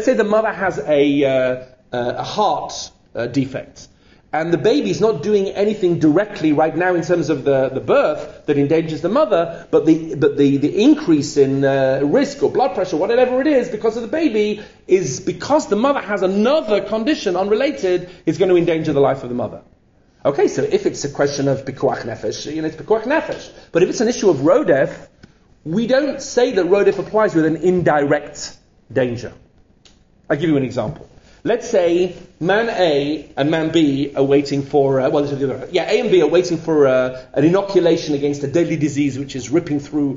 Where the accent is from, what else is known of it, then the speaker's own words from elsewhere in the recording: England, United Kingdom; I'm English.